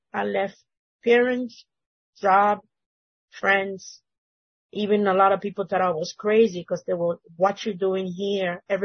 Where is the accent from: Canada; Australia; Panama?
Panama; also born or lived in Mexico; I was moved from two different countries. So I was born in Mexico, yeah, but I was raised in Panama.